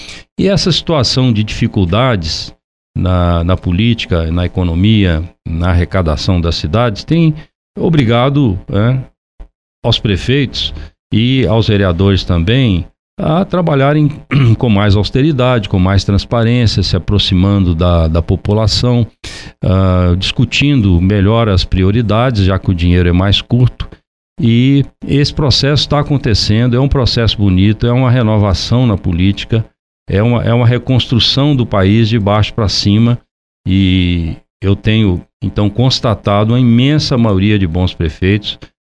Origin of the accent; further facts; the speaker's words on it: Leopoldina, Minas Gerais, Brazil; born there; nessa zona da mata que é também meu berço, né? Nasci aqui em Leopoldina